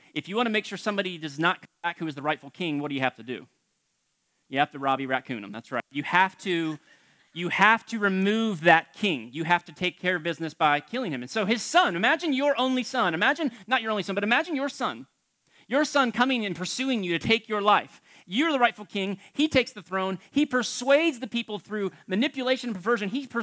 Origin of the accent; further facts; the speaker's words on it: Florida, United States; I'm from South Florida, and so I don't really know how to camp a whole lot